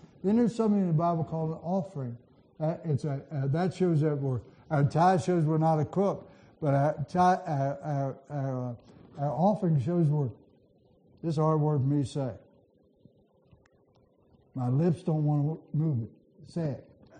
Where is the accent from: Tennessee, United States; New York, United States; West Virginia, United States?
West Virginia, United States; Well, I'm from West Virginia. It's kind of hard for me to figure that out.